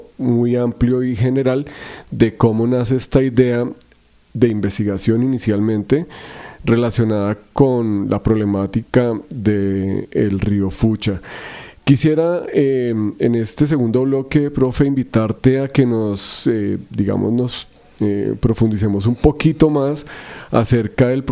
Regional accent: Bogotá, Colombia; Una parte fundamental de nuestra historia y de nuestra vida como bogotanos.

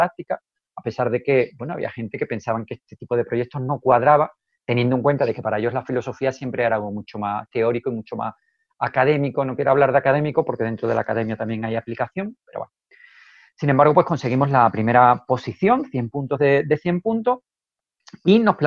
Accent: southern Spain, Spain; que soy del sur de España y aquí hablamos muchísimo

